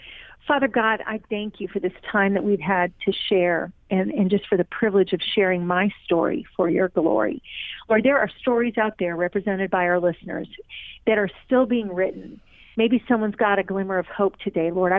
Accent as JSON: {"language": "English", "town": "Tulsa", "region": "Oklahoma", "country": "United States", "moved": "as an adult", "lives_now": "New York, United States", "said": "I came from Tulsa, having known tons and tons and tons of people for years, starting all over, wondering if I was crazy to be making the move"}